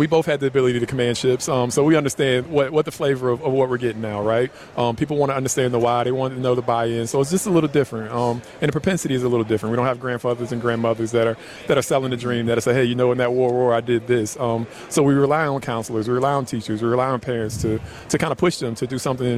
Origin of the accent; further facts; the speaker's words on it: Hampton, Virginia, United States; No, I'm from Hampton, Virginia originally, okay.